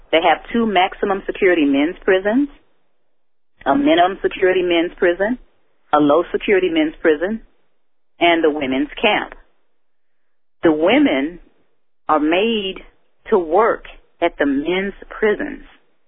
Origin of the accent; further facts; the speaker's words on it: Detroit, Michigan, United States; even though I grew up in Detroit and grew up fearless, I did develop a fear of getting sick in prison.